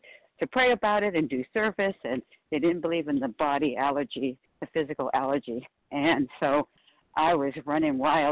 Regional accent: California, United States; from California

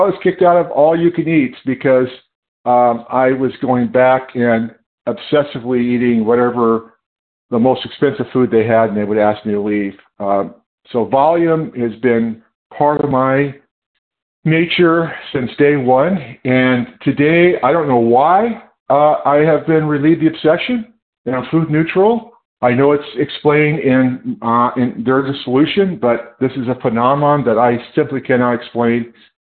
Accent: California, United States; I'm from California.

